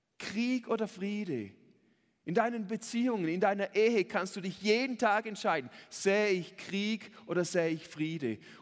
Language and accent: German; Switzerland; Ich kenne das in der Schweiz ja gar nicht. Ich wohne in einem Dorf mit 800 Seelen.